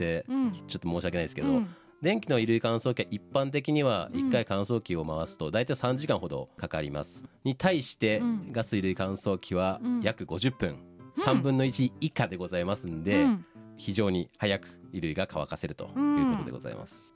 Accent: Nanto, Toyama, Japan; 私の出身は、うん南都市、まあ、今は南都市、うん、合併する前は福野町というところに、

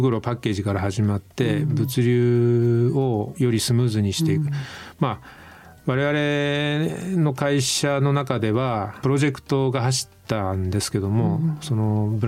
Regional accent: Toyama, Japan; 僕が富山出身だから、まあ、家業が富山だったからだけなんですけども

